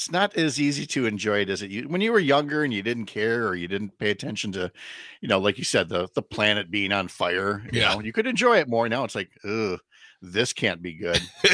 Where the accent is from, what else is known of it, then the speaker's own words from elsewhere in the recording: Chippewa Falls, Wisconsin, United States; And I thought it was nice of her to put my hometown one there first, Christmas Village in Chippewa Falls.